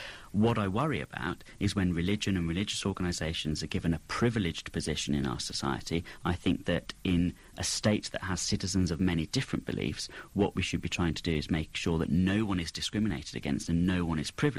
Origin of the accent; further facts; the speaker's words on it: United Kingdom; I'm British, my parents are British, my grandparents are British. None of us are Christians.